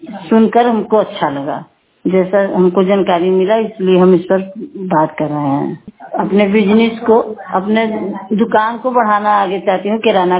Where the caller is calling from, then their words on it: Mirzapur, Uttar Pradesh, India; मैं हीरापट्टी से बोल रही हूँ। मेरा जिला मिर्जापुर है, मैं सिटी ब्लॉक से बोल रही हूँ।